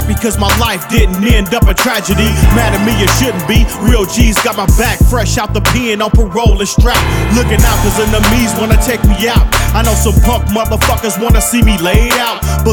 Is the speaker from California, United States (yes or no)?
yes; Modesto, California, United States; You already know, I'm from Modesto.